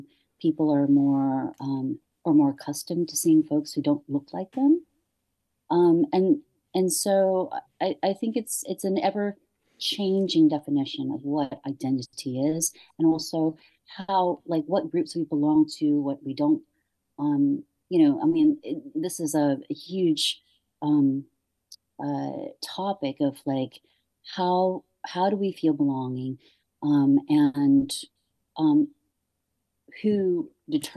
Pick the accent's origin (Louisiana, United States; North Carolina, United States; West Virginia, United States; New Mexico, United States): North Carolina, United States; Charlotte; also born or lived in Vietnam; I'm from here, Charlotte. I grew up in Charlotte.